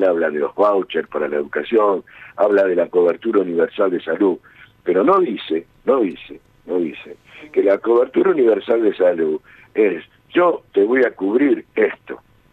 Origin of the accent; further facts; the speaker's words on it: Argentina; si realmente somos argentinos de ley.